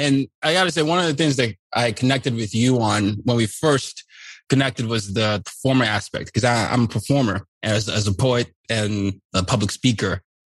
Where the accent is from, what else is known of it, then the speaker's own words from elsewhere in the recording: Nigeria; And they come from backgrounds like ours. I'm Nigerian, you're Indian.